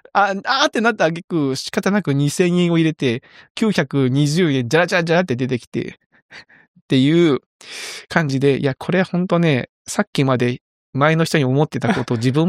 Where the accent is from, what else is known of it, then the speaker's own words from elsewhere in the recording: Kyushu, Japan; 九州男児なんだけど、